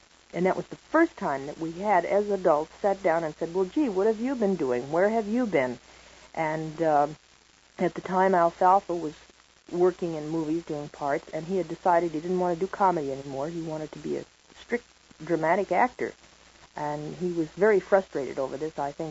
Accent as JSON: {"language": "English", "region": "California", "country": "United States", "tie": "born or raised there", "said": "my mother is still living within a few blocks of where I was raised in California."}